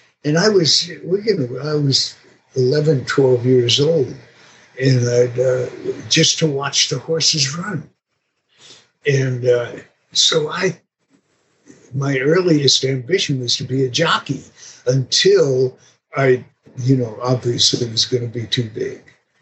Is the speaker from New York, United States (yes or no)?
yes; New York, United States; born there; I was born near Belmont Racetrack.